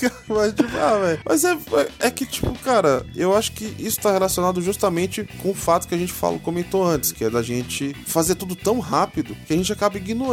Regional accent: São Paulo, Brazil; Eu sou paulistano, eu sou babaca.

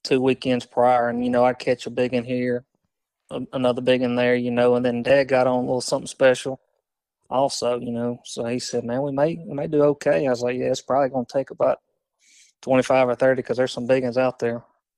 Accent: Bastrop, Louisiana, United States; also born or lived in Sterlington; Yeah, I'm originally from Bastrop. Ended up moving into Sterlington after the mill shut down.

